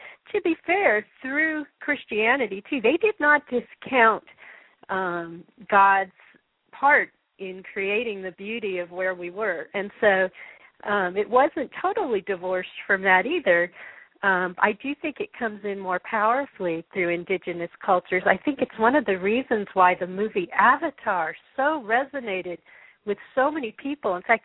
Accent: Colorado, United States; because I grew up in Colorado.

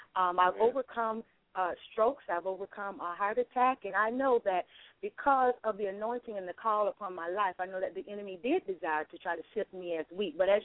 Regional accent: West Palm Beach, Florida, United States; born there; I was born in West Palm Beach, Florida, to … And I'm 42 years old.

